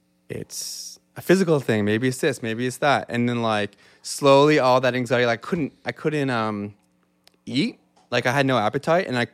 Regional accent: Yarmouth, Nova Scotia, Canada; now in Halifax, Canada; I grew up in Yarmouth, Nova Scotia, which is 3 hours from where we're sitting right now, in a small Acadian community. I moved to Halifax to go to SMU. So that means I've been like in Halifax for like 20 years now.

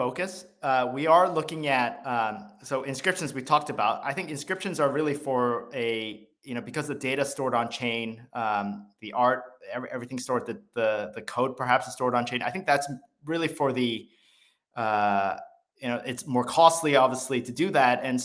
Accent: Hong Kong; This was when I was growing up in Hong Kong.

